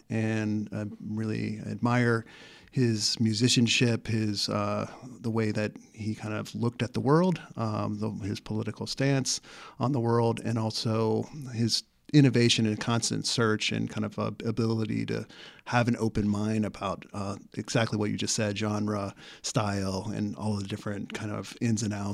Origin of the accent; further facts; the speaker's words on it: Georgia, United States; I grew up outside of Atlanta, and when I was studying drums and percussion, started getting into jazz drumming.